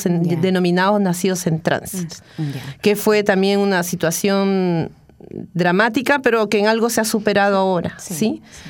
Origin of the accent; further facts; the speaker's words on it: Ayacucho, Peru; moved away; es una canción de ayacuchana, que es de la ciudad donde yo nací. Y la elegí porque me recuerda a mi niñez, a mi infancia, a mi ciudad, a la ciudad que yo dejé